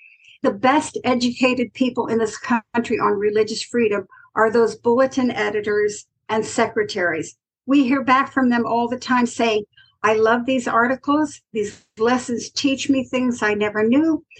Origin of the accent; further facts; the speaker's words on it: Ohio, United States; I was visiting the tiny parish where I grew up out in Ohio